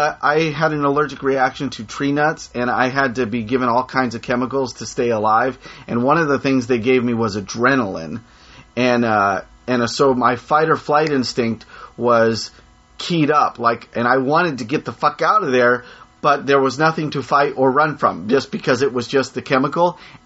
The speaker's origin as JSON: {"language": "English", "town": "Helena", "region": "Montana", "country": "United States", "tie": "born there", "said": "Helena, Montana."}